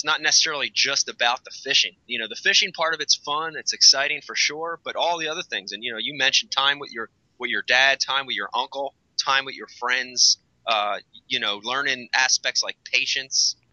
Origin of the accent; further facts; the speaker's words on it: Northeast, United States; in a lot of areas like where we grew up here in the Northeast, cities, different parts of the country